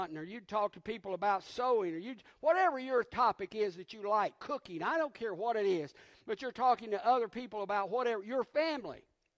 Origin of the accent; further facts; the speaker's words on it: United States; But where I grew up in Randolph County, we called it cussing.